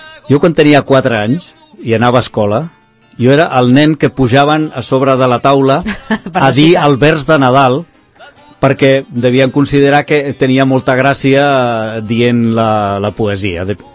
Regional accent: Sant Cugat del Vallès, Catalonia, Spain; also born or lived in Barcelona; tot i que soc nascut a Barcelona... el meu poble per sempre serà Sant Cugat.

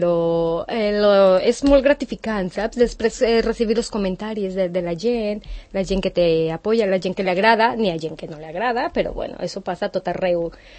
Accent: Mexico; Catalan is a second language; moved away as an adult; now in Spain; Jo soc de Mèxic.

